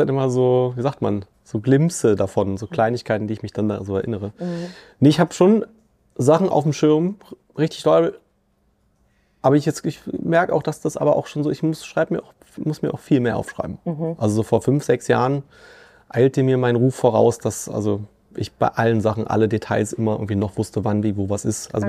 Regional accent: Germany; born there; weil ich bin ja in der DDR noch geboren

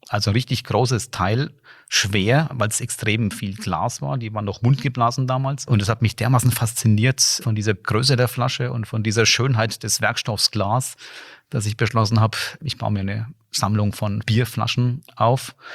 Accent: Bamberg, Bavaria, Germany; Ich bin ja hier in Bamberg aufgewachsen

